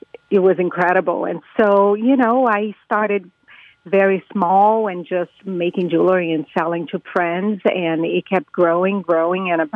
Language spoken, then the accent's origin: English; Brazil; English is a second language; My grandfather was a jeweler from Italy, and so it's really my blood. I am from Brazil, and as you probably can hear on the accent